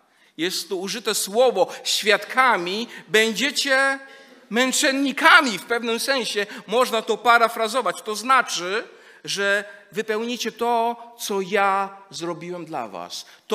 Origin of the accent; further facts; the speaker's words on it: Wrocław, Lower Silesian Voivodeship, Poland; born there; urodziłem się we Wrocławiu, okazało się, że moja Jerozolima była Wrocławiem. I wtedy wiele, wiele lat temu przyjechałem do Polski i do Wrocławia. Jako misjonarz wtedy.